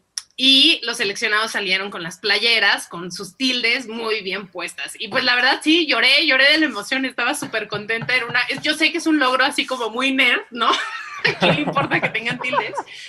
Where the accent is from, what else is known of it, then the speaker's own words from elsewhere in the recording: Mexico; A ver, pero nosotros en México decimos fútbol